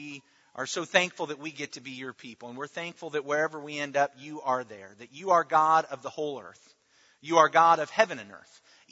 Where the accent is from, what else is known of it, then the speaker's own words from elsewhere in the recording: Arkansas, United States; but unfortunately, my home state is Arkansas. And so that's where I was going.